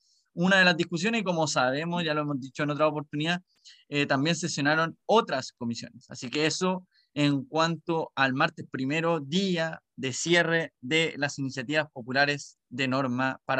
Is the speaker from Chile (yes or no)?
yes; Chile; pero como buenos chilenos, el plazo perentorio era el 1 de febrero